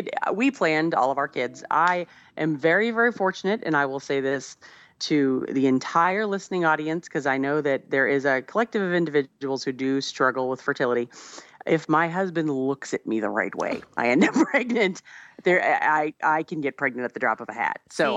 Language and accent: English; East Coast, United States; for a lot of my friends and growing up in the East Coast